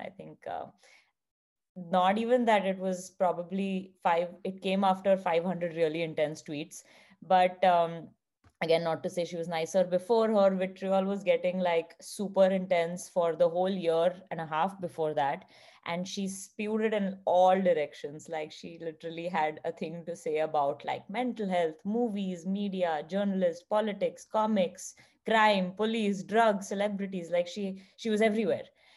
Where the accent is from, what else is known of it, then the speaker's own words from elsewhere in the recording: India; since we come from India, we know that like, you know, censorship, freedom of expression, tricky everywhere is just so sensitive in the country